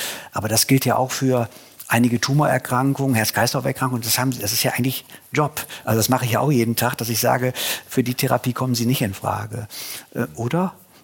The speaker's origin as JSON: {"language": "German", "region": "Bremen", "country": "Germany", "said": "ich komme ja aus Bremen, für uns ist Niedersachsen ja Outback."}